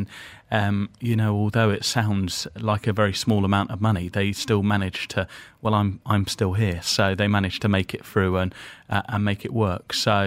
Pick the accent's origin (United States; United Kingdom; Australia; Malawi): United Kingdom; Perth, Scotland; born there; So I was born in Perth in Scotland. My father is Dutch, so I'm 2 metres, so they're the tallest nation in the world, and my mother's English. I was born, as you said, in 1990, so I'm 29.